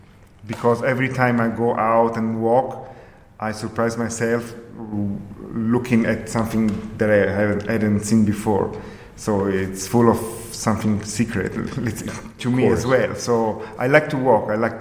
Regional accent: Florence, Tuscany, Italy; I was born in Florence, born and raised in Florence.

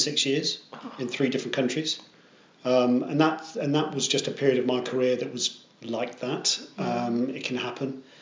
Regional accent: Radstock, South West England, United Kingdom; I'm a Radstock boy.

